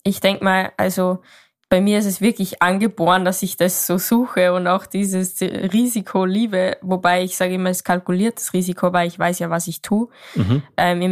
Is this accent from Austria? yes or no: yes; Austria; Ich komme aus Österreich